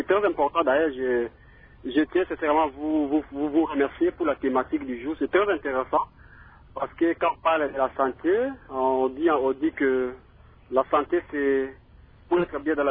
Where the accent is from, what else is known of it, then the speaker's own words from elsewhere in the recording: Mbandaka, Équateur, DR Congo; chez nous à l'Équateur, à Mandaka